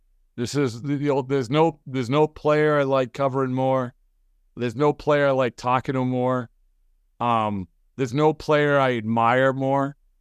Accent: Essex, Massachusetts, United States; So I grew up in Essex, Massachusetts.

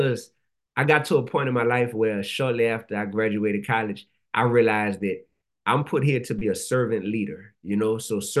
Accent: New Orleans, Louisiana, United States; But then when I became an educator, a middle school teacher in Louisiana, I'm from New Orleans. I was teaching school in Baton Rouge, though, middle school.

